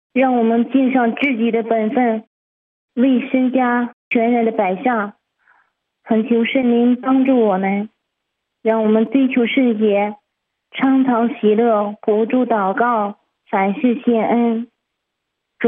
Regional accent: Hebei, China; 我是河北的

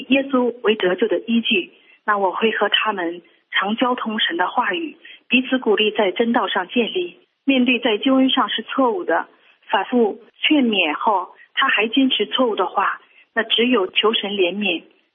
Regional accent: Heilongjiang, China; 我是黑龙江的

